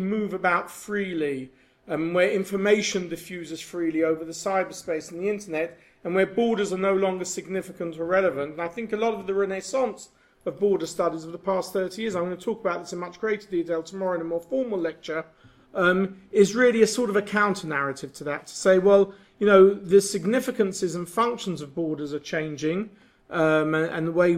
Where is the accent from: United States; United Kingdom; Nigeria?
United Kingdom; London; when I grew up in North London, my father was an Orthodox rabbi